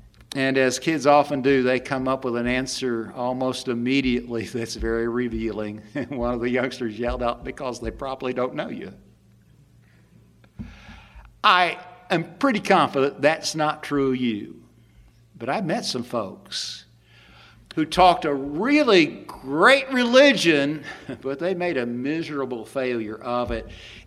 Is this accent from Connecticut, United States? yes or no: no; West Virginia, United States; I'm from West Virginia, where if you can see a quarter mile ahead of you, you're doing well. You're always down in the valley looking up.